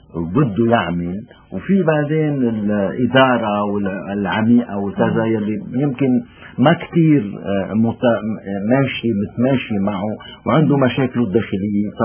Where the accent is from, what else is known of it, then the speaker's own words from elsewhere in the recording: Lebanon; يعني من هون واحد بده يفهم أنه أنا كلبناني